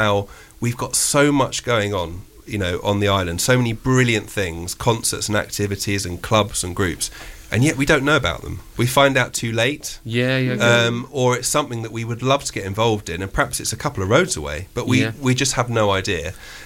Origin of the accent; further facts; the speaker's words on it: Cowes, South East England, United Kingdom; giving something back to my hometown of Cowes and to the community